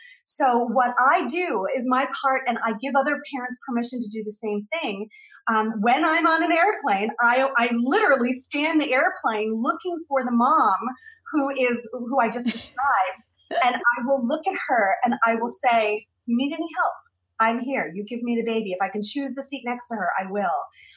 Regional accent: Phoenix, Arizona, United States; Even when I was growing up, there was, I grew up in Phoenix, but there was a Jewish community

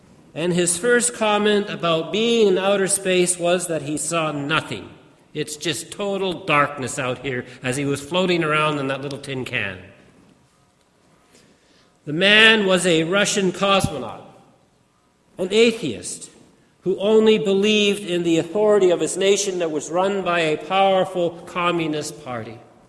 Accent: Toronto, Ontario, Canada; I remember as a child, growing up in Scarborough, Toronto, Ontario, we would go outside in the evening to see the first satellite cross the sky

